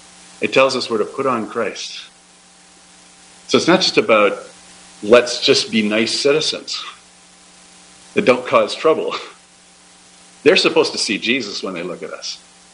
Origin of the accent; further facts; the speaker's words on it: Sudbury, Ontario, Canada; Again, going back to my childhood, growing up in Sudbury, we actually had winters that made sense up there.